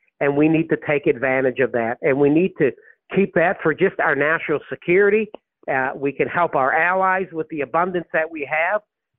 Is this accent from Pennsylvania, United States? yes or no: no; Texas, United States; And I'm a congressman from Texas.